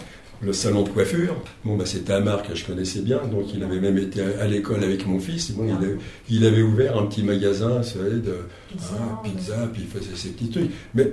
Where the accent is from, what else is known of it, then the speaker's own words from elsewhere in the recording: Nogent-sur-Marne, Île-de-France, France; Quand j'étais jeune, j'habitais à Nogent-sur-Marne.